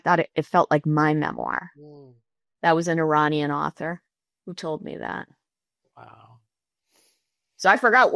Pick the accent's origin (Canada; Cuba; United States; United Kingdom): Cuba; And we grew up in Cuba, this is typical of our culture.